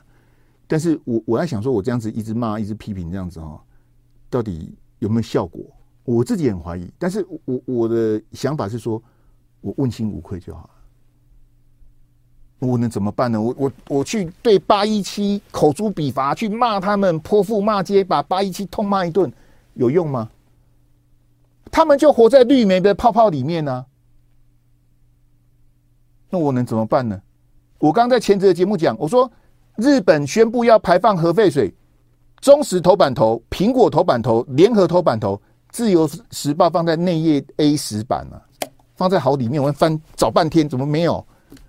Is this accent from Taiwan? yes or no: yes; Taiwan; 到我们台湾这边还有独派讲说那天慰安妇是自愿的